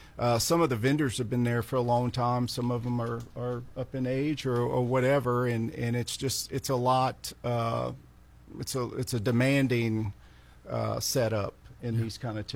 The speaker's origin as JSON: {"language": "English", "town": "Leesville", "region": "Louisiana", "country": "United States", "said": "I'm from Leesville, Louisiana."}